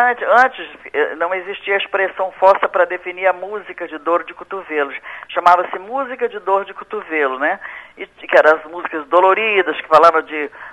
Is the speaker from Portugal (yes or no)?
no; Vitória, Espírito Santo, Brazil; also born or lived in Afonso Cláudio / Vila Velha; Eu nasci em Afonso Cláudio, mas vim conhecer Afonso Cláudio agora, já com quase 40, 50 anos de carreira. Eu morei em Vitória, em Vila Velha